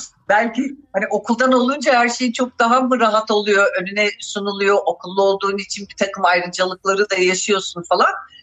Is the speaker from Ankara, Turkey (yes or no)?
yes; Ankara, Turkey; also born or lived in Germany / Antalya; ben Almanya'da doğdum. 7 yaşında döndü ailem buraya. Beni de getirmişler tabii ki. O zaman bir söz hakkım olmadığı için. Sonra önce Ankara. Ankara'da ilk ve ortaokulu